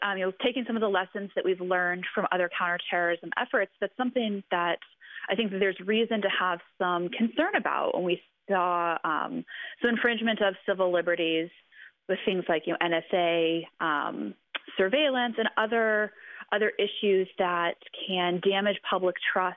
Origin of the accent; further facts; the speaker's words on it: Dayton, Ohio, United States; I'm actually from Dayton, Ohio, and have, you know, spent time in the Oregon district where there was another mass shooting this past weekend.